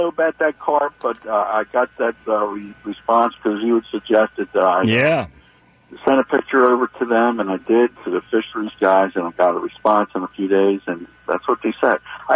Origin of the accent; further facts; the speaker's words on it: Baltimore, Maryland, United States; I grew up in East Baltimore